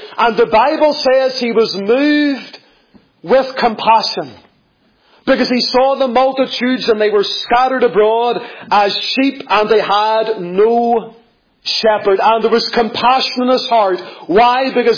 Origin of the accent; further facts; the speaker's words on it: Lisburn, Northern Ireland, United Kingdom; I came from Lisburn. Some people think I came from Belfast, but I came from Lisburn, okay? And I grew up in a church